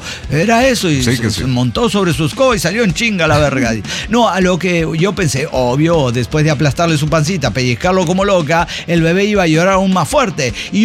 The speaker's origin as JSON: {"language": "Spanish", "region": "Oaxaca", "country": "Mexico", "tie": "born or raised there", "said": "Recuerdo cómo me curaron de espanto. En mi pueblo, en Oaxaca."}